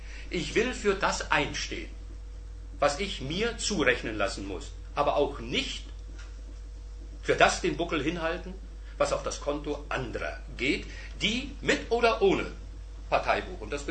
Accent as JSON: {"language": "German", "region": "East Germany", "country": "Germany", "tie": "born or raised there", "said": "Ich bin ein Kind der DDR. Ich bin in der DDR aufgewachsen. Ich habe einen großen Teil meines Lebens in der DDR verbracht, habe dort gelebt und gewirkt in, wie es so hieß, in dem Arbeiter- und Bauernstaat"}